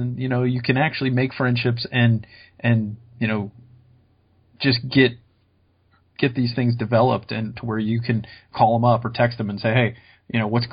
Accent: Columbus, Ohio, United States; when I grew up in Columbus, Ohio, we had the Clippers, and they were our baseball team.

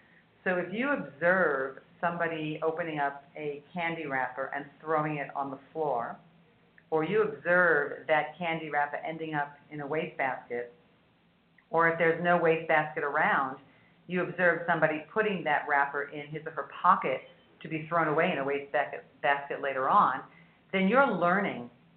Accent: New York City, New York, United States; born or raised there; also born or lived in Japan

